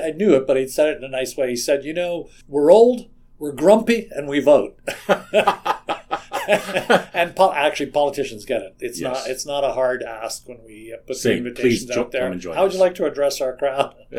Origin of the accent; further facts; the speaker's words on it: Toronto, Ontario, Canada; now in Vancouver, Canada; having grown up as an urban kid, you know, I came from a village, a very small village, but I grew up in Toronto, and then I live a big chunk of my life now in Vancouver